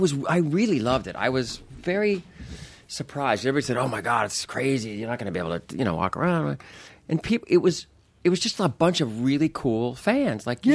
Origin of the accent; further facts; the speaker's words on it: Anaheim, California, United States; when I was a kid, I grew up right near Disneyland in Anaheim. I grew up in Orange County, excuse me, and that was like my backyard.